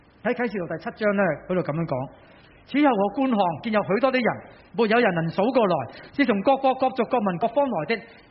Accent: Hong Kong; 我们香港人呢好鍾意睇到啲有形有体嘅嘢，我以前做地产嘅

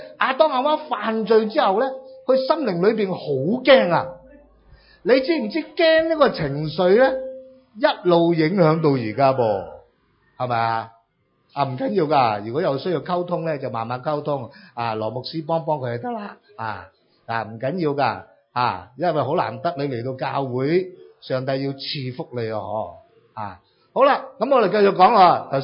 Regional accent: Hong Kong; 我哋香港人更加明白，一个人想唔丑嘅点咧，就威咯

